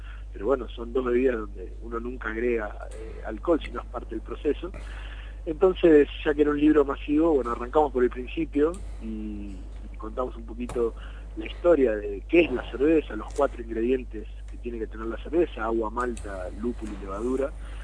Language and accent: Spanish; Argentina; En Argentina somos 52.000 más o menos cerveceros caseros que hacemos nuestra cerveza en casa.